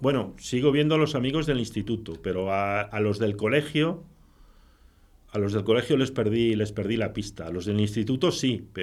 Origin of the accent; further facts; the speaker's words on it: Peñafiel, Castile and León, Spain; Pues nací hace muchos años. En Peñafiel, provincia de Valladolid, un 18 de marzo de 1961.